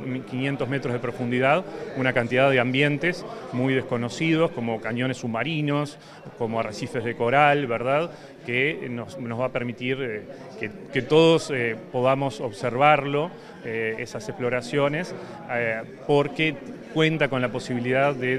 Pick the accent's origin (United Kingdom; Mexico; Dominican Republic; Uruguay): Uruguay; Nosotros tenemos un gran analfabetismo marino como uruguayos, pero esperamos empezar a cambiar esto